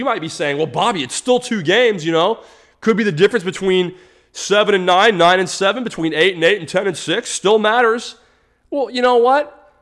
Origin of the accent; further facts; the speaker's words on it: Tampa, Florida, United States; I was born and raised in Tampa, and we had a football team